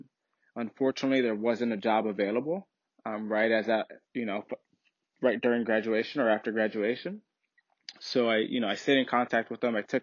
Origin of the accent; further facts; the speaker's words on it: Immokalee, Florida, United States; And so back home, I'm from Immokalee, Florida, the tomato capital of the world.